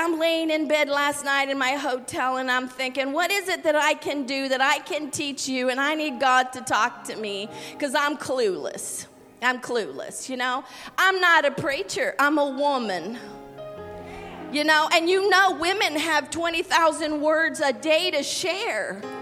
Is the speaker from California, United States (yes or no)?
yes; Los Angeles, California, United States; because I'm from California and I was raised in Los Angeles.